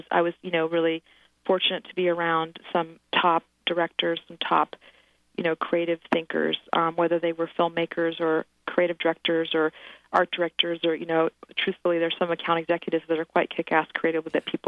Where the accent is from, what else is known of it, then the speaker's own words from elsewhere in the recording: Portland, Oregon, United States; now in New York City, United States; It's not my hometown, per se, because I grew up in Oregon, in Portland, not so far from Seattle.